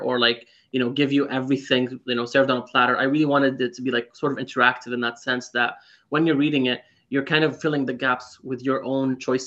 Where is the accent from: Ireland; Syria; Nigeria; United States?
Syria; moved away as an adult; I was born and raised in Syria.